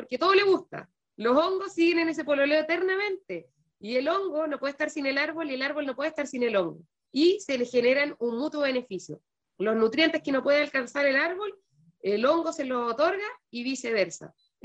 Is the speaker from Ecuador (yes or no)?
no; Valdivia, Los Ríos, Chile; Yo que soy de Valdivia sería exótica.